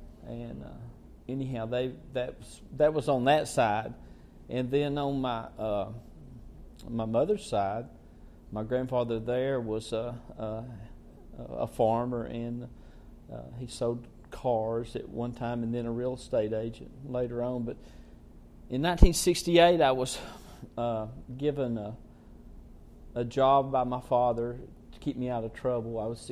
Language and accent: English; Bridgeport, Alabama, United States; I was born in Jackson County, Alabama, in the town of Bridgeport, which is in the very extreme northeast corner of Alabama, and on the Tennessee River. And I had lived there all my life